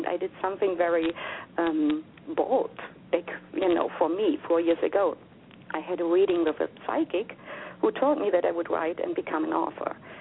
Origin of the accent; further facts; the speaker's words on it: East Germany, Germany; English is a second language; I am from Germany. I actually grew up in former East Germany and with two older brothers and my mom and dad.